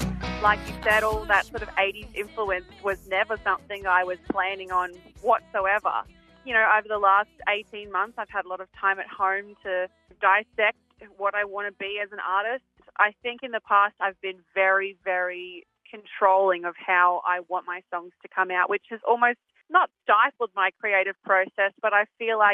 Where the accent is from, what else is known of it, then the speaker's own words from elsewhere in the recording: Gladstone, Queensland, Australia; Coming from Gladstone and growing up in Central Queensland